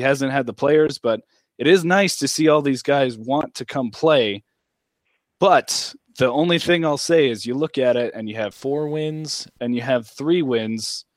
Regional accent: Las Vegas, Nevada, United States; I'm from Las Vegas, and the UNLV Running Rebel basketball team

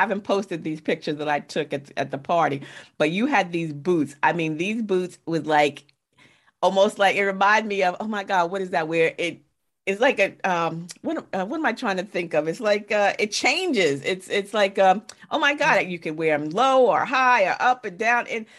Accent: New York, United States; But I'm from New York, and I remember back in the 80s, we used to have the purse parties.

